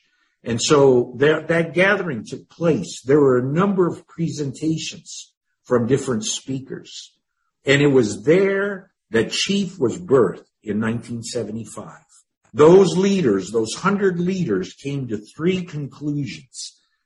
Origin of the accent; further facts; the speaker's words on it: Phoenix, Arizona, United States; in 1973 that Dr. Graham had a crusade in Phoenix, Arizona, my hometown.